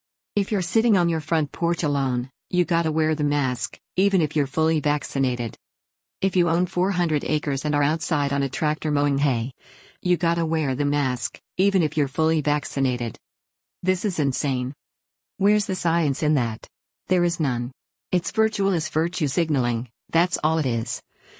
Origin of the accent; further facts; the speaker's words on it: North Carolina, United States; Much better than my home state of North Carolina where an indoor mask mandate is still in place.